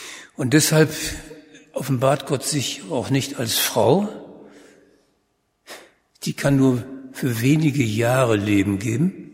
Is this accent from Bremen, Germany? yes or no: yes; Bremen, Germany; Ich bin auch Bremer.